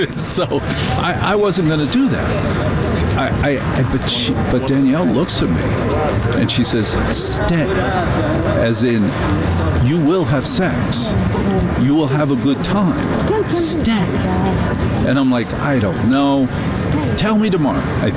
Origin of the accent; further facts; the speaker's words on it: New Jersey, United States; I'm from Jersey. We didn't know any Swiss people.